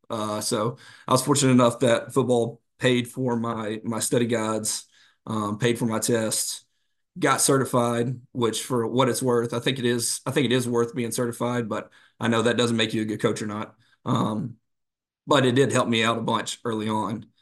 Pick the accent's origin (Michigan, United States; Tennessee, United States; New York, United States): Tennessee, United States; Okay, well, so I'm from Middle Tennessee.